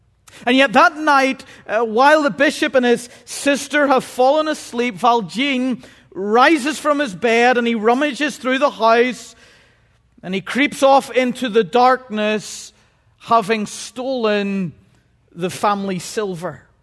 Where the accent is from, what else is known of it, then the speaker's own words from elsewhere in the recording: Northern Ireland, United Kingdom; By the way, if my pronunciation's off, I'm Northern Irish, okay?